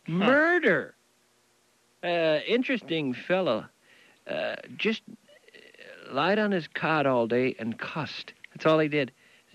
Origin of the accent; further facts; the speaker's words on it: St. Paul, Minnesota, United States; Well, I had told them to talk slowly that I was from the Midwest. But then they said, oh, I could tell, St. Paul.